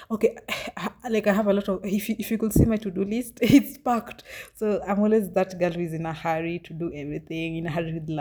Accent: Ahero, Kisumu County, Kenya; born there; So I was born in Ahero, yeah. That was where I was born. I was born in Kisumu County. Ahero, if you, in case you don't know, Ahero is in Kisumu County. That was where I was born, in that Kadaraja. That was in the late 90s.

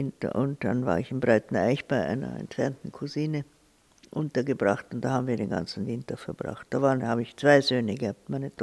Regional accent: Vyškov, South Moravian Region, Czechia; moved away; Und dort haben wir gelebt und dort bin ich auch aufgewachsen in der Nähe. Wir haben dann nicht direkt in Wieschau gelebt, sondern 10 Kilometer weiter in einem ehemaligen Forsthaus

